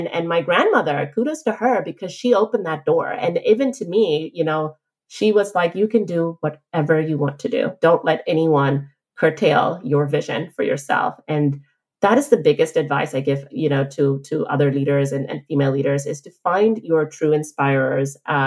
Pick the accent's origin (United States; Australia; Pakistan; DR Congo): Pakistan; I'm originally from Pakistan.